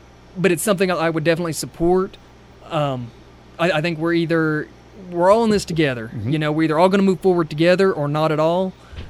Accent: Wagoner, Oklahoma, United States; growing up in Wagner, small town, probably 7,000 or 8,000 people, is to me, Bartlesville is the big city.

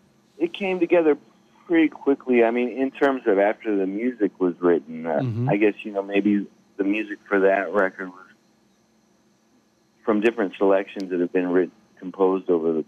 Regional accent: Denver, Colorado, United States; I grew up in Denver

